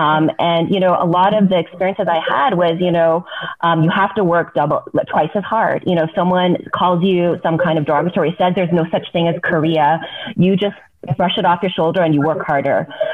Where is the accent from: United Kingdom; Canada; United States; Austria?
Canada; my background is actually in Canada. So I was born and raised in Canada, so another Commonwealth country